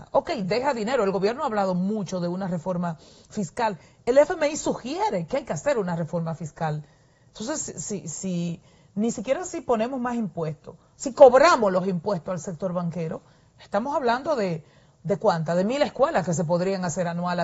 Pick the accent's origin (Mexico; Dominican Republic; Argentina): Dominican Republic; Cibao; yo soy cibaeña